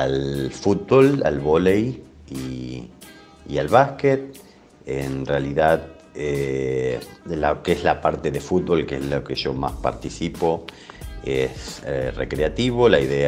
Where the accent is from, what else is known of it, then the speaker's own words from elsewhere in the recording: Bragado, Buenos Aires Province, Argentina; born there; now in La Plata, Argentina; Tengo 44 años, nací en Bragado, pero ya hace unos cuantos años que estoy viviendo en la ciudad de La Plata.